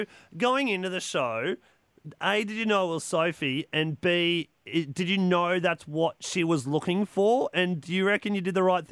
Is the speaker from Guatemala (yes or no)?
no; Brisbane, Queensland, Australia; growing up in Brisbane